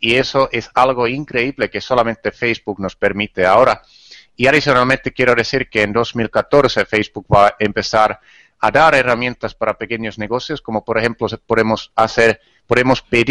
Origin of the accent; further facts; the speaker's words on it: Finland; born there; Spanish is a second language; Por ejemplo, mi país natal, Finlandia, está muy detrás de eso.